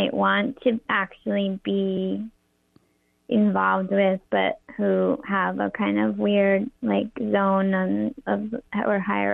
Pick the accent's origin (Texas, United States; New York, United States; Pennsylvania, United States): New York, United States; I'm from upstate New York near Albany.